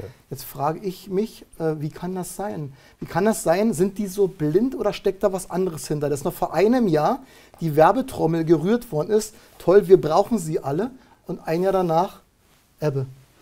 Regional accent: Berlin, Germany; also wir kommen aus dem Berliner Raum

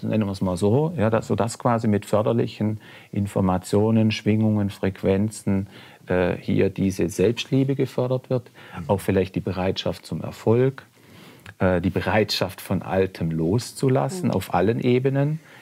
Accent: Baden-Württemberg, Germany; Also weil ich komme aus dem Badischen

